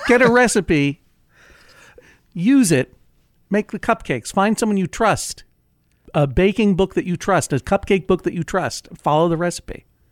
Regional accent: Brookline, Massachusetts, United States; it is specifically in my hometown of Brookline, Massachusetts.

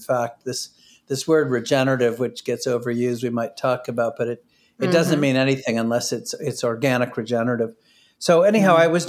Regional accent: New Hampshire, United States; I grew up in New Hampshire. I was obsessed with the outdoors. I was a ski racer.

